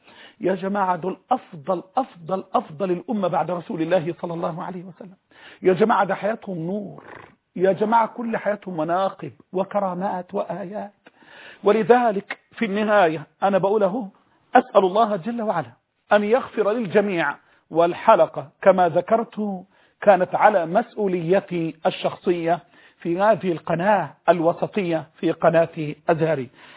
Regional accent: Egypt; وأن يحفظ بلدنا مصر

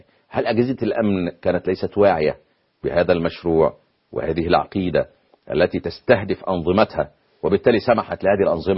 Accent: Egypt; لكن لدينا نحن كمصريين

